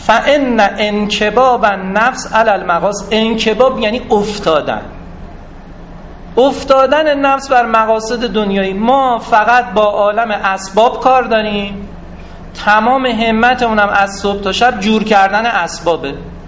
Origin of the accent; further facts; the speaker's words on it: Tehran, Tehran Province, Iran; در تهران متولد شدم، الان 44-45 ساله در تهران زندگی میکنم،